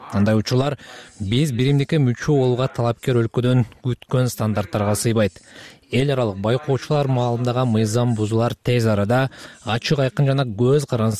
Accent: Osh, Osh Region, Kyrgyzstan; Мен өзүм Ошто төрөлүп өскөм. 3 жашымда Оштогу балдар үйүнө түшкөн экенмин.

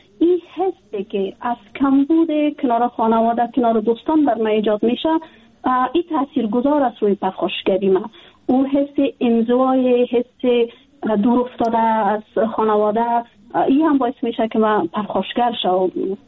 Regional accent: Afghanistan; جدا از اینکه وطنم است، خانواده مجا است، دوستایم هستن، من در افغانستان بزرگ شدیم، تحصیل کردیم، کار کردیم

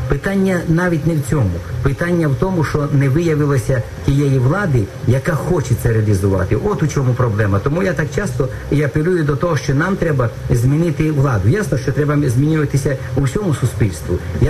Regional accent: Zhytomyr Oblast, Ukraine; Так, а я із Житомирської області.

